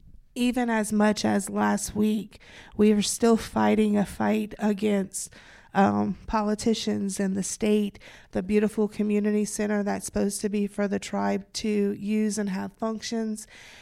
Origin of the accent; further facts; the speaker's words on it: Isle de Jean Charles, Louisiana, United States; also born or lived in Houma; I'm from Houma, Louisiana, originally from the Isle of Jean Charles.